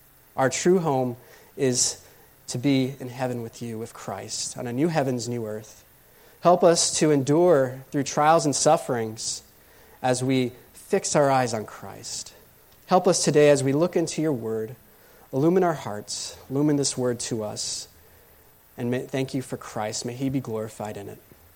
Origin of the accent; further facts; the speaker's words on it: Texas, United States; born there; Originally I was born in Texas, and so I didn't have negative temperatures.